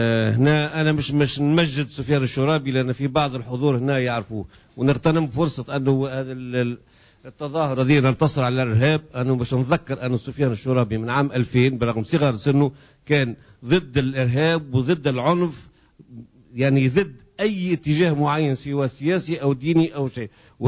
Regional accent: Tunisia; احنا كشعب تونسي

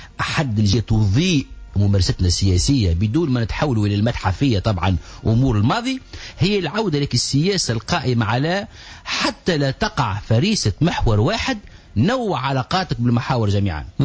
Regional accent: Tunisia; انا ولد تونس.

